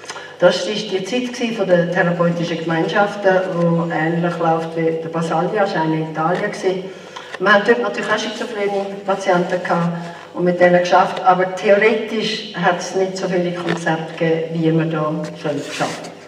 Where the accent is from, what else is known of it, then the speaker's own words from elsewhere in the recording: Aargau, Switzerland; Im 80 bin ich dann zurückgekehrt in die Schweiz, in Aargau, in meinem Heimatkanton